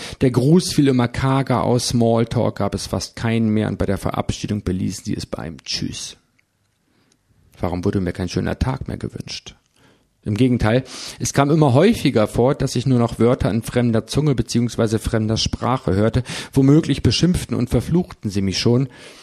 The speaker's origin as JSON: {"language": "German", "town": "Oldenburg", "region": "Lower Saxony", "country": "Germany", "said": "Als Oldenburger wäre ich auch gerne Anhänger von 96 oder St. Pauli."}